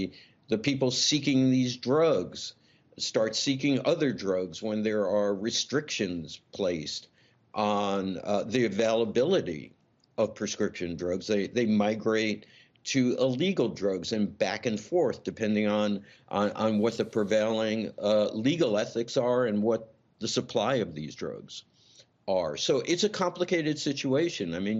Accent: New York, United States; You know, I grew up in New York. I'm a New York kid.

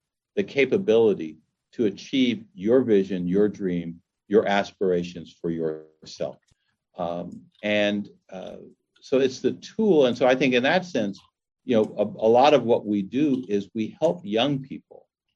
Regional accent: Los Angeles, California, United States; I grew up in Los Angeles.

